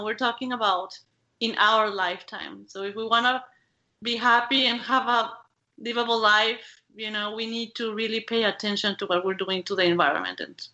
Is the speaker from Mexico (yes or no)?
yes; Mexico; I am from Mexico, and in Mexico, people love telenovelas.